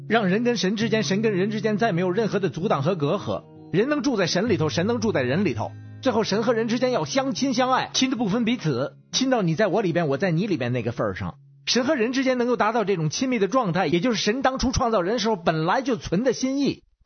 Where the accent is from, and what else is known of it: Beijing, China